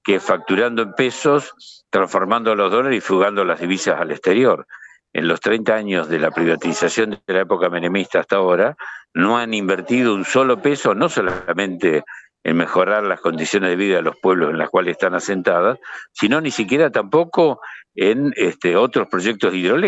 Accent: Neuquén, Argentina; soy neuquino, así que vi crecer y vi cuando se construyó desde el Chocón y todas las demás represas

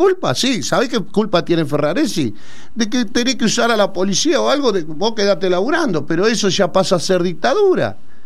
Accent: Argentina; Como argentino, como patriota, como patriotas

